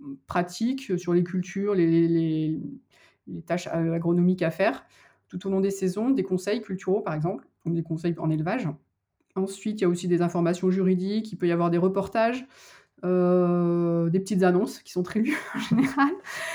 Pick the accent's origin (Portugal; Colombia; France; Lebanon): France; Nouvelle-Aquitaine; now in Toulouse, France; moi je suis de Charente-Maritime et c'est mon ex-conjoint qui est de la Bège en fait, donc j'avais tout quitté pour m'installer à Toulouse.